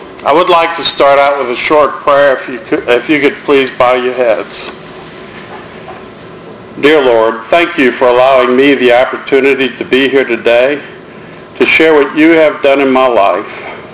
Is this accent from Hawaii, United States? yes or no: no; New Orleans, Louisiana, United States; As Jim said, I was raised in New Orleans